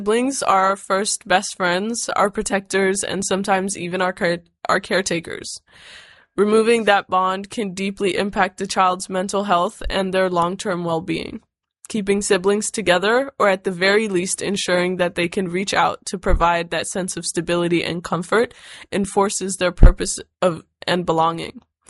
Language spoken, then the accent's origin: English; Anchorage, Alaska, United States; I am from Anchorage.